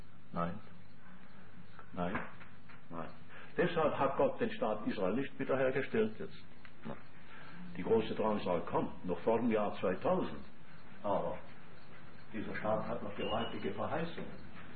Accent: Switzerland; Da war ich 10 Jahre alt, 1914. Hat man als Schweizer Knabe schon was verstanden

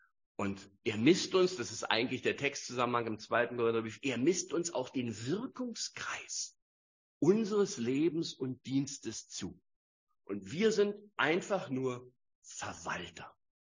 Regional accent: Berlin, Germany; Als Berliner ist das eine neue Erkenntnis

